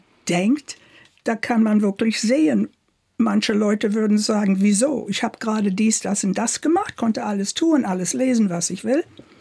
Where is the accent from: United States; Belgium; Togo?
United States; Northern United States; German is a second language; now in Germany; ich bin 44 geboren, ich habe das ja alles noch erlebt. Ich kann zurückdenken an Sachen, wo ich aufgewachsen bin, im Norden, nicht im Süden.